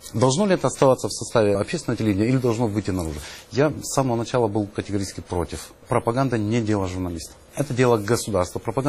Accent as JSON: {"language": "Russian", "region": "Abkhazia", "country": "Georgia", "said": "Я грузин, не могу попасть в Абхазию."}